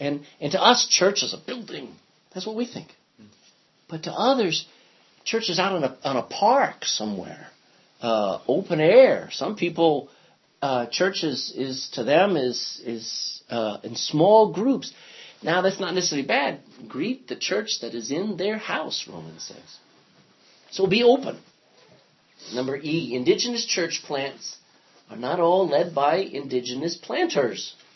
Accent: Texas, United States; also born or lived in New Jersey; now in Ireland; I come from Texas via New Jersey, and I come to Ireland, and I'm not indigenous to this area, but I am starting an indigenous church.

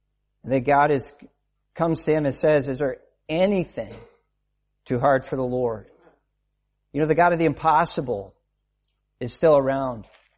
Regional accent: Scotland, United Kingdom; We're from Scotland. So I'm a Baptist minister on the south side of Edinburgh.

